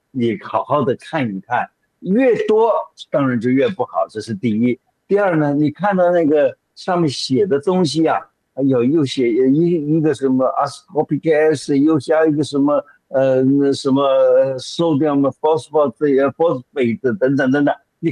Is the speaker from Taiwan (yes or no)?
no; southern China, China; 我自己呢，虽然说不是北方人，我是南方人